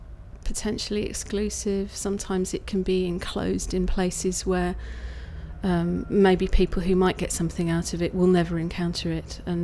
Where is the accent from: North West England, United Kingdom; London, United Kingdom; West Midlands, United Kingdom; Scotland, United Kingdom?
London, United Kingdom; born there; now in Tunbridge Wells, United Kingdom; I was born in South London.